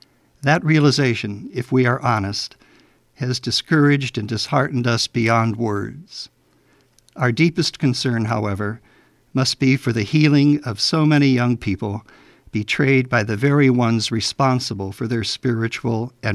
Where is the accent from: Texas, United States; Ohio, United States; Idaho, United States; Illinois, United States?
Ohio, United States; Cleveland; More than a generation ago, when I was growing up in Cleveland's Holy Name Parish, the parish priests were indeed respected, and some were genuinely loved.